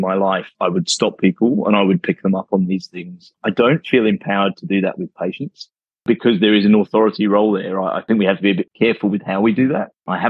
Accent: Sydney, New South Wales, Australia; also born or lived in United Kingdom; I grew up in the Bible Belt of Sydney and in the UK for some of my formative years, and where I lived was quite conservative.

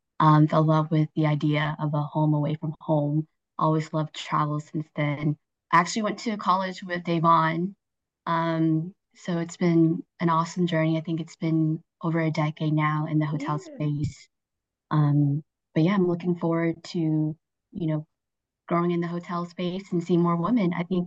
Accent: United States; now in Atlanta, United States; means smile in my language. I'm Hong American and I'm based here in Atlanta, Georgia.

